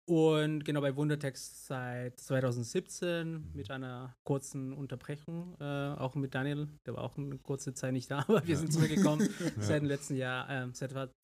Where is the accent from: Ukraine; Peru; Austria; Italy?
Peru; first language Spanish; German is a second language; moved away as an adult; also born or lived in Bavaria; now in Berlin, Germany; Genau, ich komme ursprünglich aus Peru.